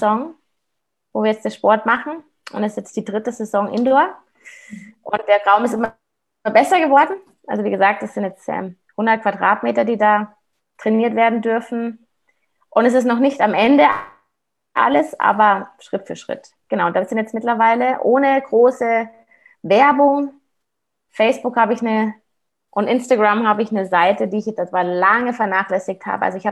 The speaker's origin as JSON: {"language": "German", "town": "Munich", "region": "Bavaria", "country": "Germany", "said": "ich bin ja aus Aubing. Ich bin ja hier aus Münchner Westen. Ich kenne die Leute hier."}